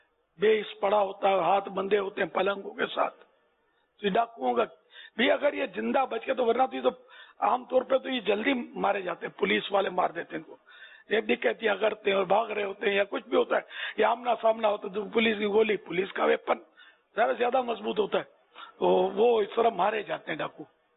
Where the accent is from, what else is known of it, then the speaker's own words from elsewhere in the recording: Pakistan; ہمارا وطن سستا ہے, پاکستان سستا ہے, باہر ملک میں نکلو ذرا تو پتا چلے گا, اور کراچی شاید سب سے سستا ہے.